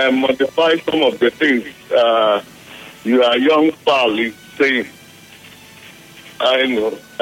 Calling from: Imo, Nigeria; I'm calling from Imo State.

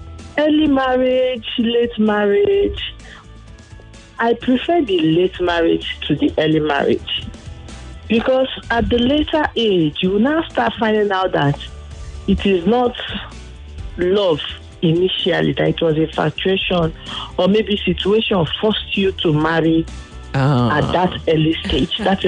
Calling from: Lagos, Nigeria; I'm calling from Okwafo along Badagry Expressway, Candid Estate.

